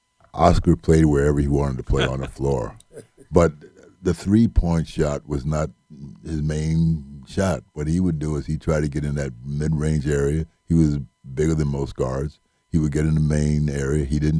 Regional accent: New Jersey, United States; I can remember growing up in New Jersey and going back in the summer and hearing guys talk about the great players and whatever.

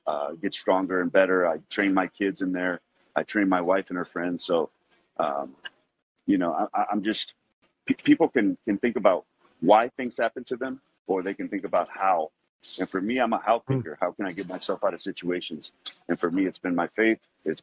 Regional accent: Compton, California, United States; also born or lived in Watts; because that's been my life, overcoming growing up in Compton and Watts and seeing the things that I've seen.

